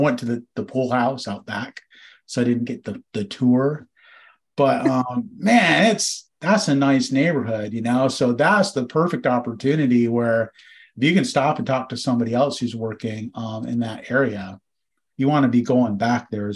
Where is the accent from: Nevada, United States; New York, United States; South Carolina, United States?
Nevada, United States; Las Vegas; I grew up in Las Vegas, so I'd be out like the casinos, whatever, messing around, you know.